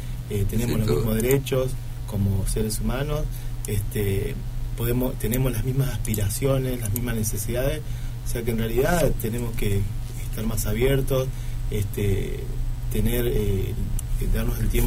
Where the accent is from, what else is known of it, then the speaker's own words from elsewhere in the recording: Paraná, Entre Ríos, Argentina; now in Concordia, Argentina; Cuando yo vine a Concordia, yo vine en el 90, yo soy de Paraná